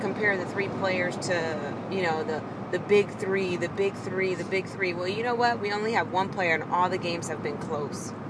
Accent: Detroit, Michigan, United States; now in Dallas, United States; He forgets that I'm from Detroit.

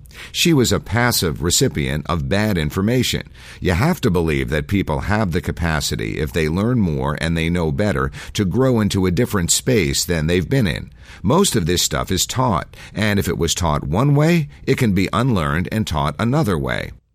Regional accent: the South, United States; I love the South. There are so many wonderful things about this part of the country. And as a Southerner, I do feel the sting of judgment from the rest of the country

